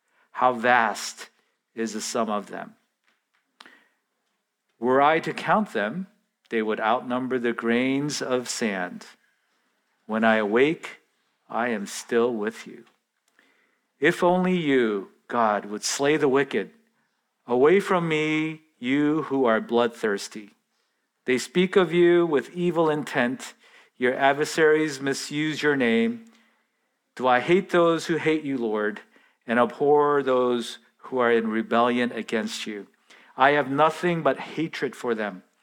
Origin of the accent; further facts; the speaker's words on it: South Korea; when I grew up in Korea, they published your test scores in the newspaper.